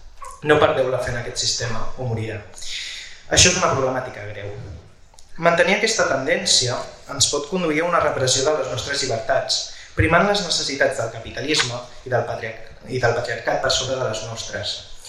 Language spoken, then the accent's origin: Catalan; Sitges, Catalonia, Spain; Però independentment de les nostres tradicions com a sitgetans i com a catalans